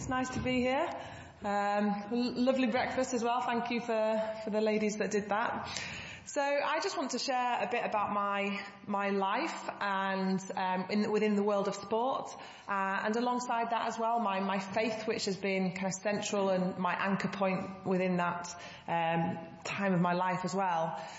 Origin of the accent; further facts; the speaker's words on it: Yorkshire and the Humber, United Kingdom; because I grew up in Yorkshire. Yorkshire's not renowned for its long straight rivers.